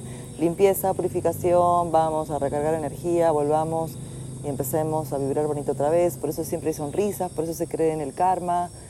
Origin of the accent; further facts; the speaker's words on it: Argentina; born there; now in ?; Es lo mismo que yo hablaba de antes, de que si yo nací en Argentina